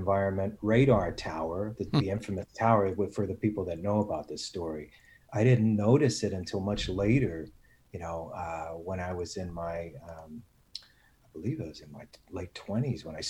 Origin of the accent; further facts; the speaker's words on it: Long Island, New York, United States; I became aware of it because I grew up on Long Island. I later lived in New York City